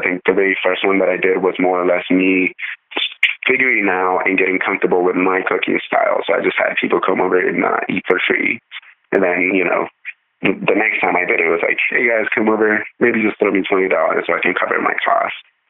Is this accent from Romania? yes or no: no; Honduras; like I said, I grew up in Honduras